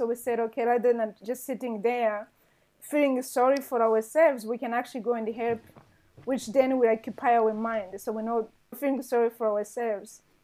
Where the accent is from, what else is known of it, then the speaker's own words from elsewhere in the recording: Rwanda; So I was born and raised in Rwanda, one of the most beautiful countries, I would say.